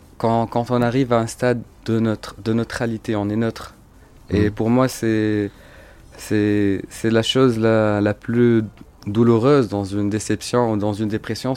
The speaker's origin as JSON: {"language": "French", "country": "Tunisia", "said": "Non, on est des Tunisiens. Et ça nous fera énormément plaisir de réussir à partir de notre pays."}